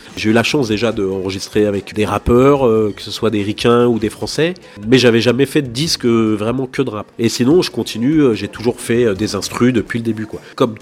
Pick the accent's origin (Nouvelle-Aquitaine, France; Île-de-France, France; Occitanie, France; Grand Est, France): Île-de-France, France; Gennevilliers; now in Rennes, France; 47 ans, donc pas de la première génération, mais la deuxième, troisième. J'habite à Rennes, je viens de Gennevilliers